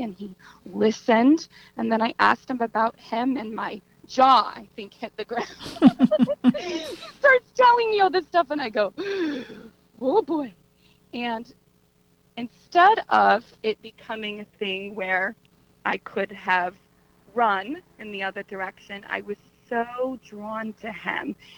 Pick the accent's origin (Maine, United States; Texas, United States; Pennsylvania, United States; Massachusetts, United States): Texas, United States; now in New Jersey, United States; He is from New Jersey. That's how we ended up back here. I'm from Texas.